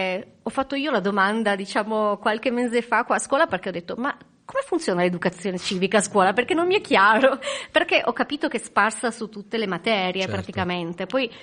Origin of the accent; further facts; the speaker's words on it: Alpignano, Piedmont, Italy; io sono cresciuta ad Alpignano, in quel quartiere che allora veniva definito proprio il Bronx